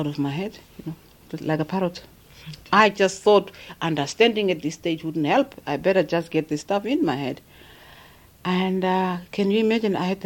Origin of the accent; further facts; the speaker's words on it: Otjiwarongo, Otjozondjupa, Namibia; And when I was 12, my mother came and picked me up. And I grew up in Ochwarongo. That's where I went to school.